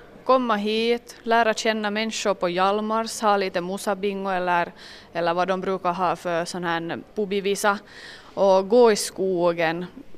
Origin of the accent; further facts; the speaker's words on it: Kimitoön, Southwest Finland, Finland; also born or lived in Åbo; now in Korpo, Finland; steget var inte så stort att flytta till Korpo när jag är hemma från Kimitojön. Att från en ö till en annan, att jag var emellan i Åbo.